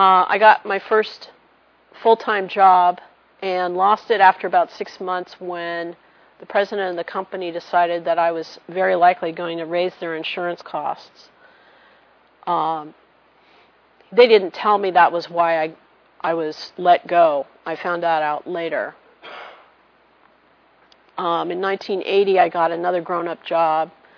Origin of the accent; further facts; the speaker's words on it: San Mateo, California, United States; And I grew up in San Mateo, which is about 15 miles up the road from Stanford.